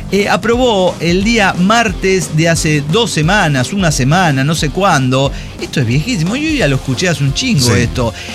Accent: Michoacán, Mexico; yo me crié en Michoacán, pero hay cosas que me ponen peda.

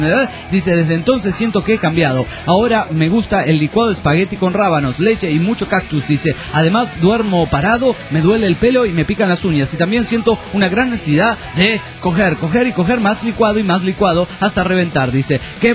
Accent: Mairana, Santa Cruz, Bolivia; cómo es aquí en Bolivia. Más específicamente en Mairana, mi pueblo natal.

